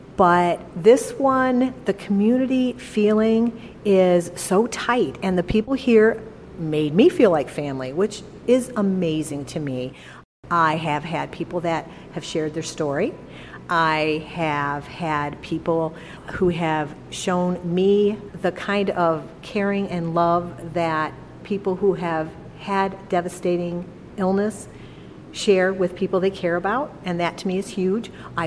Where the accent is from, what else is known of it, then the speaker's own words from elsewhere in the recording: Chesterfield, Michigan, United States; I'm from Chesterfield, Michigan, and I am a 8-year breast cancer survivor.